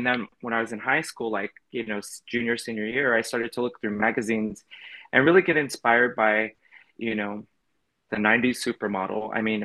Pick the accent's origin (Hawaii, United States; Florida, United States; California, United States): California, United States; Costa Mesa; I'm from Orange County originally. You know, I was pretty much grew up in Costa Mesa. And for anyone who's from Orange County, they know how conserva